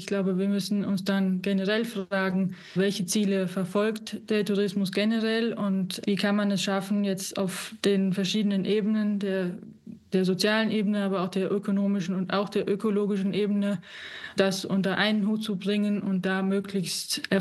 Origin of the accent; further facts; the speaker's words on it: Siegen, North Rhine-Westphalia, Germany; born there; now in Alps; Ich bin nicht in im Alpenraum geboren, sondern in Nordrhein-Westfalen, in Siegen. Das ist so zwischen Köln und Frankfurt. Und dort haben wir jetzt keine Berge, aber wir haben zumindest Hügel. Das ist eine Mittelgebirgsregion.